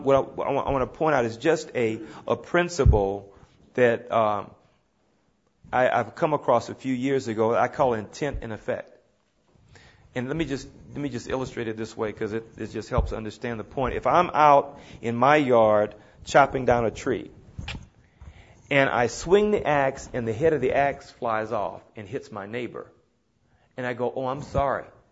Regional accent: Houston, Texas, United States; back when I was a boy growing up in Third Ward in the African American community of Houston, Texas.

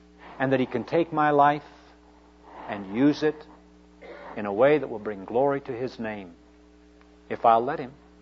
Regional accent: Albuquerque, New Mexico, United States; I grew up in Albuquerque, New Mexico. I'm part of the southwestern strain of the Spanish families.

